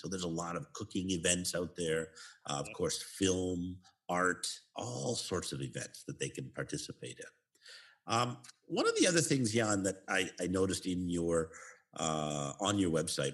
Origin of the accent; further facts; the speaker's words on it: Canada; Because, of course, being Canadian, we all play hockey, right?